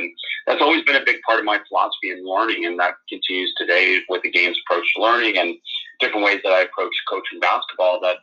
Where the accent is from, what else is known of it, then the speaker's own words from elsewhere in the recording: Toronto, Ontario, Canada; I'm Canadian. I grew up kind of in the Toronto area, the best reference for people in terms of where I come from.